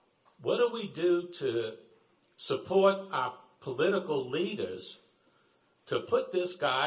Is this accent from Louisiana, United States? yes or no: yes; New Orleans, Louisiana, United States; Well, thank you. I'm from New Orleans.